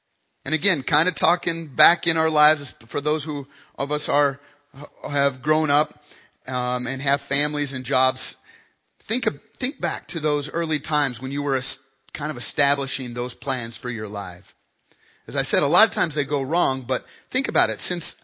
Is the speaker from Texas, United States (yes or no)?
no; Wyoming, United States; now in Chadron, United States; My home state is Wyoming. I always wanted to go back to Wyoming and join a practice.